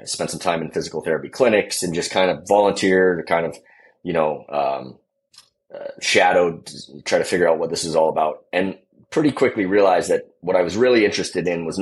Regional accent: Seattle, Washington, United States; also born or lived in Vancouver, Canada; And, you know, I grew up in Seattle, Washington, which, you know, wasn't necessarily a hockey hotbed, but almost all of my minor hockey experience was in British Columbia.

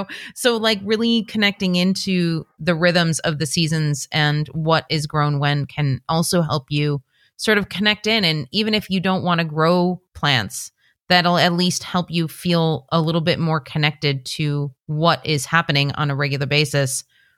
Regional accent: Michigan, United States; now in Chicago, United States; So I grew up just outside of Detroit.

